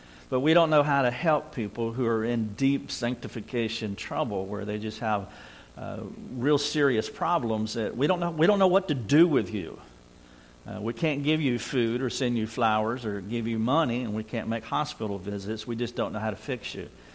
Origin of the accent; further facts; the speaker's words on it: North Carolina, United States; I'm a redneck from North Carolina who was born in the country, and give it up for rednecks.